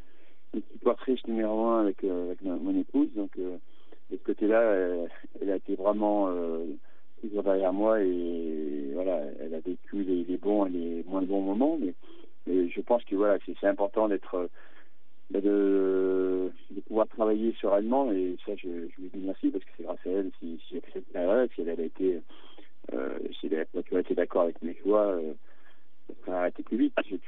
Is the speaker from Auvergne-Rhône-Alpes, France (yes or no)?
yes; Montbrison, Auvergne-Rhône-Alpes, France; born there; Montbrison, ma ville natale